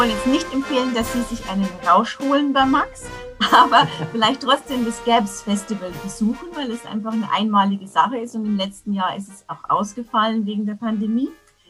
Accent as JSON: {"language": "German", "region": "Bavaria", "country": "Germany", "said": "Ja, danke dir vielmals oder wie man bei uns in Niederbayern sagt, alles Gute."}